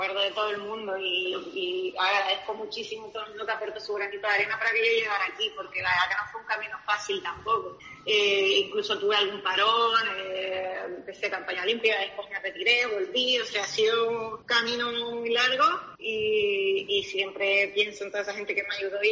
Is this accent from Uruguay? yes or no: no; Canary Islands, Spain; yo me siento un canario, estoy muy orgullosa de ser de ahí, de hecho siempre presumo por donde quiera que vaya, siempre estoy presumiendo de mis orígenes